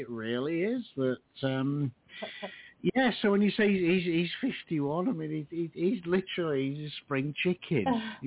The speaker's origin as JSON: {"language": "English", "region": "England", "country": "United Kingdom", "said": "when I say I'm from England and they say, what, is that in London?"}